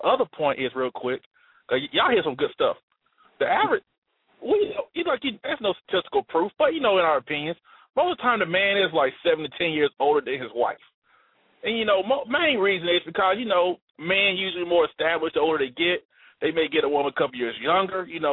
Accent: Alabama, United States; now in Phoenix, United States; I'm from Alabama, but hey, I live in Phoenix.

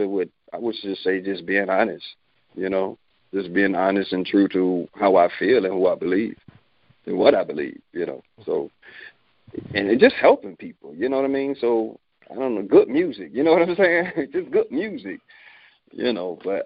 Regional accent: Tampa, Florida, United States; I'm from Tampa, Florida. Area code 813. I went from 813 to 413.

